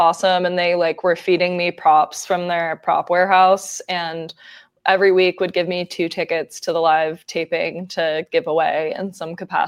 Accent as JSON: {"language": "English", "region": "New Jersey", "country": "United States", "lives_now": "Los Angeles, United States", "said": "I'm from New Jersey, and I moved to LA."}